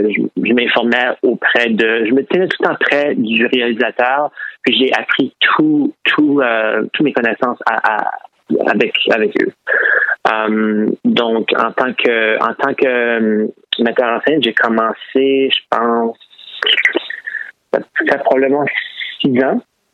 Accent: Fredericton, New Brunswick, Canada; also born or lived in Halifax / Toronto; je suis originaire de Fredericton moi-même. J'ai grandi à Fredericton, j'étais à l'école Saint-Anne de la maternelle jusqu'à grade 12. Puis j'ai ensuite déménagé à Halifax et ensuite à Toronto

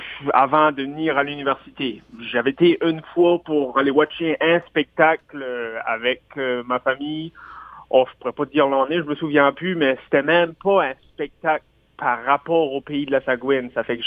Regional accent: Canada; Ça fait que je me suis dit, ben, guerre, je suis un Acadien.

